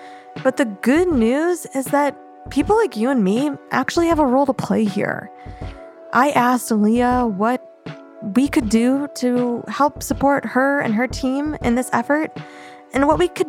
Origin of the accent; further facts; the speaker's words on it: Illinois, United States; It was really interesting to see it hit my small suburb of Chicago, which is just speaks to the fact that it's happening everywhere.